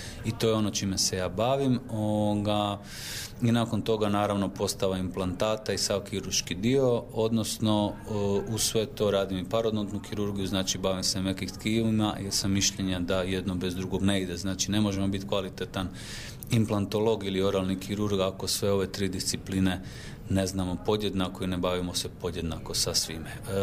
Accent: Rijeka, Primorje-Gorski Kotar County, Croatia; now in Opatija, Croatia; specijalist sam oralne kirurgije, dolazim iz Rijeke, živim u Opatiji, radim u Rijeci

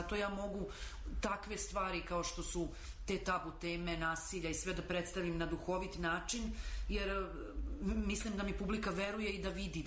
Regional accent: Bosnia & Herzegovina; moved away; Ja sam recimo živjela ranije u Bosni. Ja sam se preselila, možda je to i bila neka inicijalna kapisla, ja sam se preselila, došla sam sa porodicom iz Bosne davno pre rata

